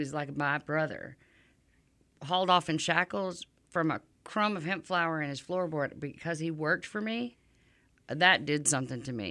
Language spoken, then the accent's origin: English; Louisiana, United States; And that's my home state.